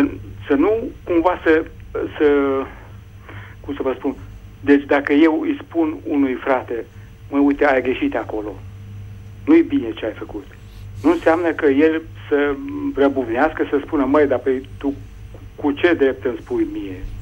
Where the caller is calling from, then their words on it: Aiud, Alba County, Romania; vă sunt din Aiud.